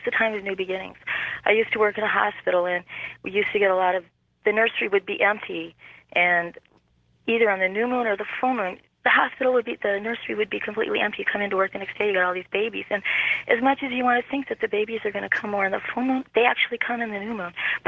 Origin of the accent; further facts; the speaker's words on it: Royal Oak, Michigan, United States; now in Tempe, United States; Calling from Tempe, Arizona, although I grew up in Royal Oak.